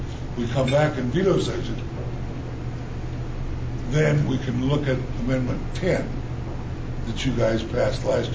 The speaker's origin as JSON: {"language": "English", "town": "Chillicothe", "region": "Missouri", "country": "United States", "said": "There are people that won't vote for me in Trenton because I'm from Chillicothe."}